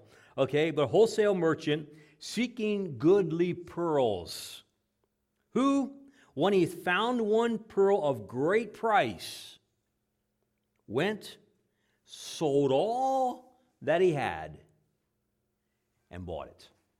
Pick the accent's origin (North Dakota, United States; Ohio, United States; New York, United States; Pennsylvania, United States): Pennsylvania, United States; Gettysburg; I grew up around Gettysburg. And as I grew up around Gettysburg, in the spring of the year, and the farmers are plowing all their fields.